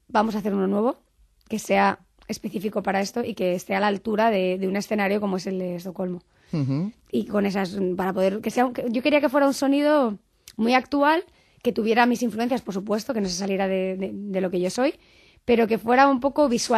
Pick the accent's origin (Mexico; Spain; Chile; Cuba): Spain; yo soy española